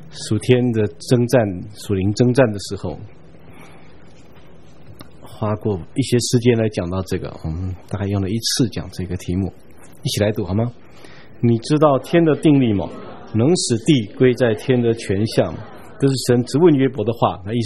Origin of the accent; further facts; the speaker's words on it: Taiwan; 可是就是我们台湾人也说要有这些地理